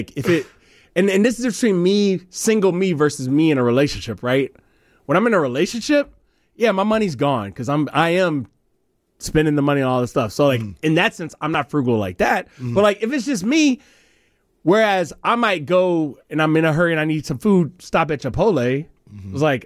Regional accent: Huntsville, Alabama, United States; now in Sacramento, United States; I was like, oh, I'm from Alabama.

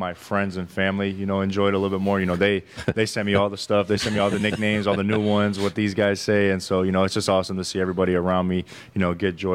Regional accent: Chicago, Illinois, United States; You know, obviously I'm from Chicago, so, you know, I'm used to a bigger city

